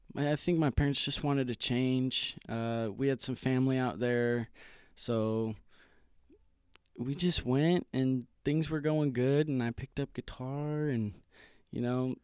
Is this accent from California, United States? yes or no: no; Beaverton, Oregon, United States; also born or lived in Utah; Yeah, I grew up in Beaverton, Oregon. And then I started playing music in Utah